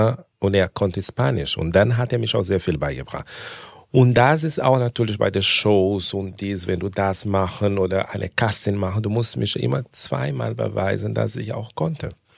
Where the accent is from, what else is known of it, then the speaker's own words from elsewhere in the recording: Brazil; German is a second language; now in Germany; Ich komme von einer, wir sagen immer den Leuten, eine dritte Weltland. Ich komme aus Brasilien.